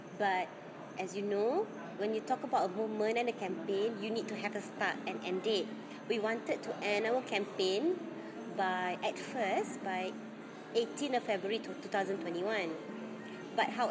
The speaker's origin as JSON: {"language": "English", "country": "Malaysia", "said": "I like to talk about Malaysia because I'm a Malaysian."}